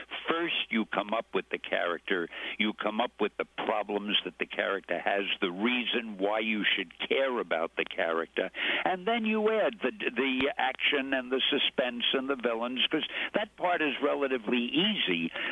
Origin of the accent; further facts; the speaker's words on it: New York City, New York, United States; So since I came from New York, it was so easy for me to be somewhat accurate in what I wrote about if I kept all the characters around New York.